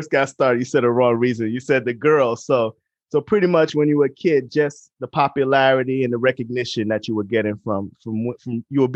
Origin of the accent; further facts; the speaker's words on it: U.S. Virgin Islands; When I grew up on St. Croix, we had a gravel track over at one of the high schools.